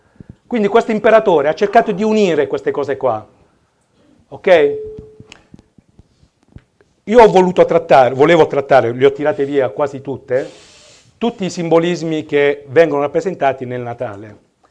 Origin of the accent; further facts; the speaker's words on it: Manfredonia, Apulia, Italy; Io che vengo da Manfredonia